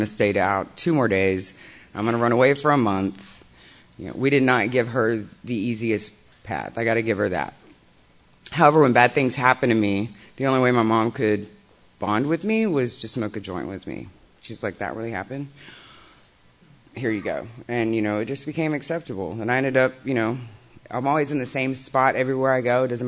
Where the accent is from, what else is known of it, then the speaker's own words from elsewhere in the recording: Dallas, Texas, United States; Growing up in Dallas, I lived in every little city that there was. Hearst, Euless, Bedford, Carrollton, Richland.